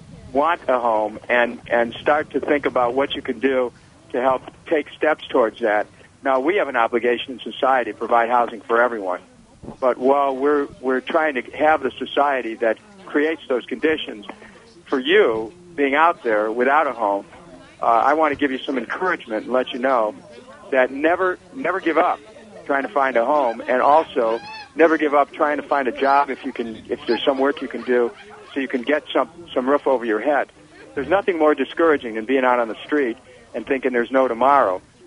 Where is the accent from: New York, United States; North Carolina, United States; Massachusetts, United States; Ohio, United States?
Ohio, United States; Cleveland; when I was growing up in Cleveland, I grew up the oldest of seven. My parents never owned a home, and by the time I was 17, as we kept moving, we lived in 21 different places, including a couple cars.